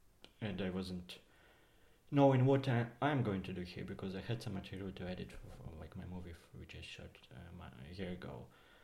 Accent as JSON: {"language": "English", "country": "Russia", "also_born_or_lived": "Israel", "lives_now": "Berlin, Germany", "said": "Actually, maybe I have to say where I'm from, because I'm from Russia, and I lived a bit in Israel, and now I live in Berlin for 1 year."}